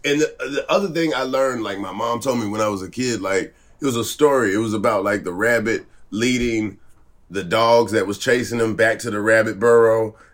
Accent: the South, United States; I'm from the South, though, so it's, you're going to see the racism.

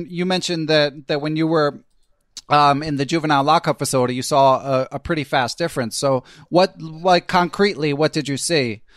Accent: Philadelphia, Pennsylvania, United States; And I grew up in Philly, as regular listeners may recall.

